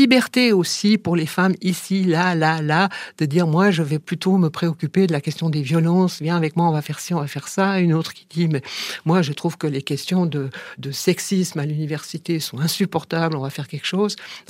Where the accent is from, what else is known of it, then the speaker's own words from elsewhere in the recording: Valais, Switzerland; Puis, mais moi, je suis valaisanne, moi aussi